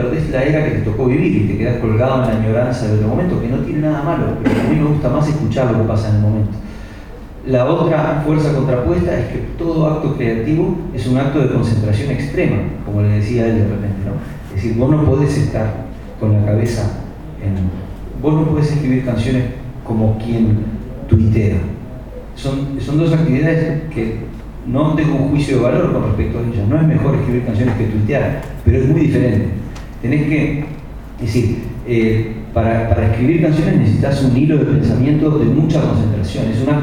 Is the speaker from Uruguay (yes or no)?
yes; Uruguay; yo ni oculto que soy uruguayo, ni mucho menos, ni tampoco hago un esfuerzo porque ya lo tengo dentro. Es decir, tengo este acento